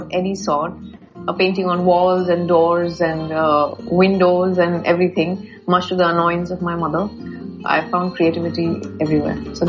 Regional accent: India; now in Dubai, United Arab Emirates; I'm 55 years old. I live in Dubai and I'm a professional artist and a fashion designer. I was born and brought up in India.

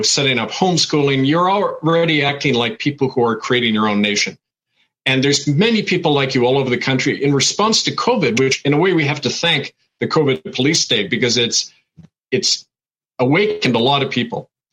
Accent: Winnipeg, Manitoba, Canada; I grew up in Winnipeg around a lot of Native people

